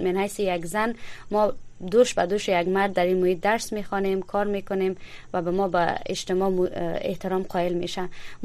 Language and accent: Persian; Afghanistan; ما خود ما کلگی در افغانستان بزرگ شدیم، مکتب رفتیم، درس خواندیم